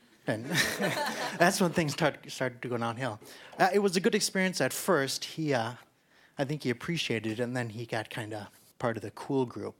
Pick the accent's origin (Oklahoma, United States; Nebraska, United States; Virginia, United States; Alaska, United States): Oklahoma, United States; Stillwater; I'm from Stillwater.